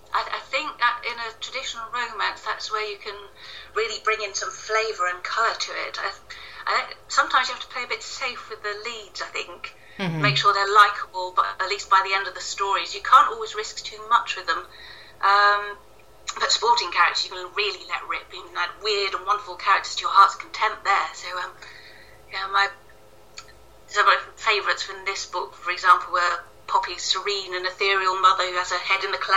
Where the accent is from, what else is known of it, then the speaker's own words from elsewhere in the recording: Wales, United Kingdom; moved away as an adult; Well, my background is that I grew up in Wales. It's set in Wales, and I grew up there from the age of 3 or 4 until leaving properly after university.